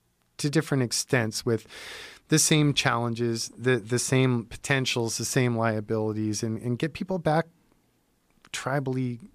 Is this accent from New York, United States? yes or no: yes; New York City, New York, United States; I grew up in New York City in the 70s and it was a fucking zoo.